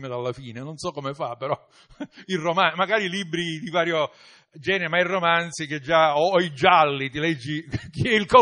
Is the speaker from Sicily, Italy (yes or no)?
yes; Sicily, Italy; E noi sicuramente come siciliani, italiani in genere, ma siciliani